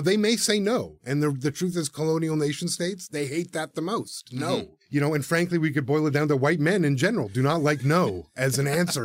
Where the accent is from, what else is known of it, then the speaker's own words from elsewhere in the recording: Toronto, Ontario, Canada; born there; The Serpent River First Nation, which is where my family comes from. I was born in Toronto.